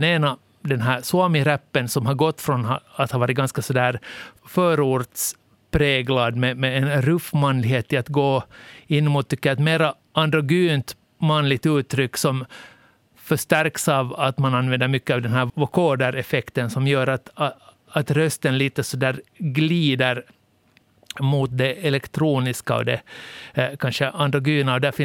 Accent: Finland; och som finlandssvensk tänker jag att det är ganska, man glider gärna in eller man tar gärna del av den där delen av finländskhet

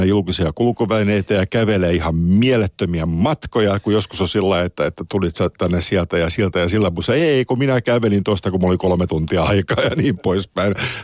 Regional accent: Helsinki, Uusimaa, Finland; born there; Mä synnyin Helsingin Kalliossa ja vanhemmilla oli hyvin verbaalisti riitaisa parisuhde ja asuttiin ravintola Oivan yläkerrassa

